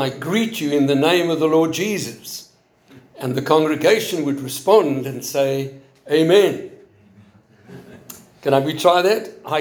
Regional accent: South Africa; I come from South Africa. I was born there many hundreds of years ago.

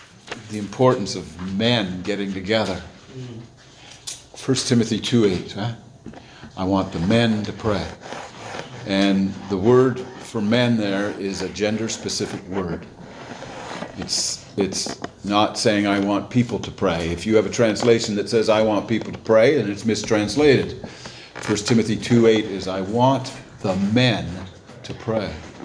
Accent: Newfoundland and Labrador, Canada; also born or lived in New Brunswick; I was born in New Brunswick, but that's only because I didn't get to choose. I would have preferred to have been born in Newfoundland. I was raised in Newfoundland. I miss the place on a daily basis, hoping to get back soon, within the next couple of years.

